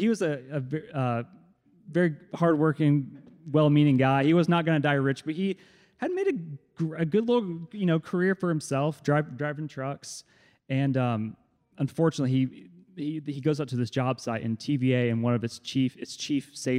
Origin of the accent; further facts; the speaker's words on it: Franklin, Tennessee, United States; I grew up outside of Nashville in Franklin, Tennessee.